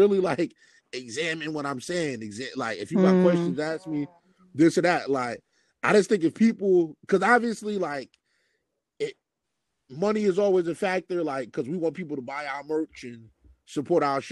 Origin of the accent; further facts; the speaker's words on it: New Jersey, United States; again, I'm from Jersey. I'm from the East Coast. So I would be up here, but a lot of times in the summers, I would go down south to South Carolina.